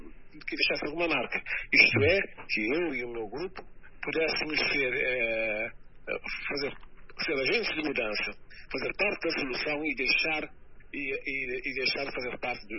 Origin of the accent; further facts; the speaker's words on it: Portugal; Eu me sinto filho de algo, sou português, sou polite